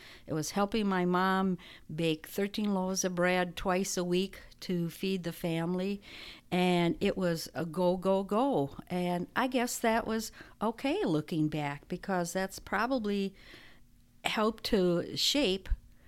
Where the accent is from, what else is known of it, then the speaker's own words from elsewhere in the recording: North Dakota, United States; I came from a small town in North Dakota, right on the border of North Dakota, Minnesota, and South Dakota. And I grew up on a farm, and I was sixth in line of 14 children.